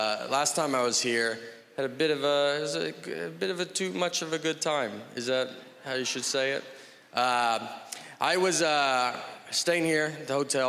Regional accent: Nashville, Tennessee, United States; I'm from Nashville, Tennessee

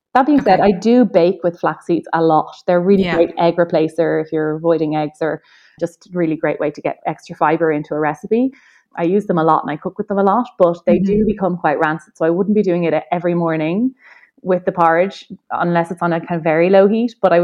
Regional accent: Ireland; just being an Irish, two Irish ladies on an Irish podcast

